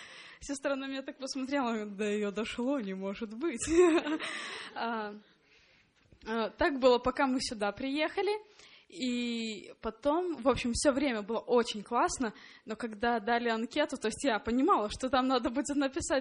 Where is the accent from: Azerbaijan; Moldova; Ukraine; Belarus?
Belarus; я из Беларуси.